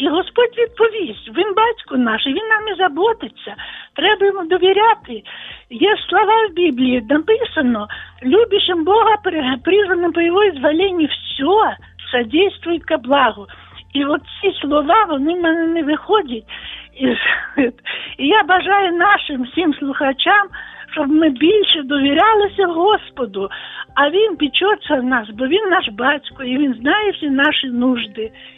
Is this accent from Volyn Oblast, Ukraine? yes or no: yes; Volyn Oblast, Ukraine; Я з Волині